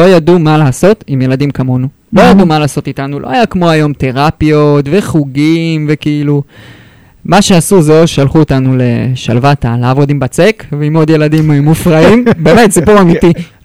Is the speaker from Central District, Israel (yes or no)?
yes; Hod HaSharon, Central District, Israel; אז גדלתי ונולדתי בהוד השרון